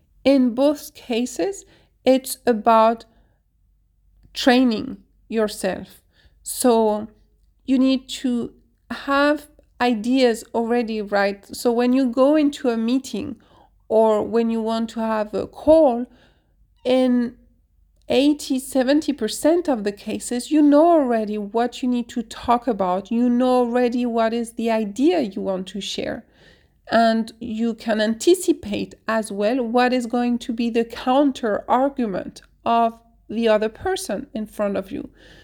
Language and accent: English; France; I'm at ease with the French accent because I'm from France